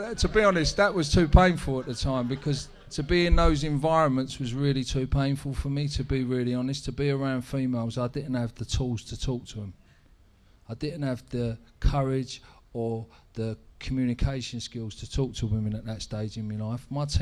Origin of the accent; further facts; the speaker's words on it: Islington, London, United Kingdom; when I was growing up, I grew up in Islington.